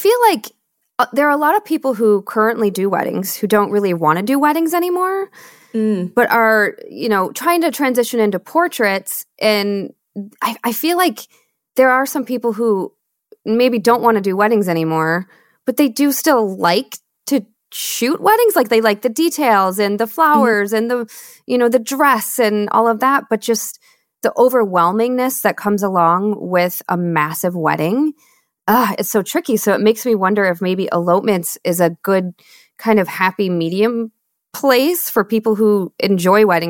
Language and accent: English; Michigan, United States; also born or lived in Seattle / Austin; I mean, I lived in Seattle for 11 years. I'm born and raised in Michigan. I've lived in Austin, Texas.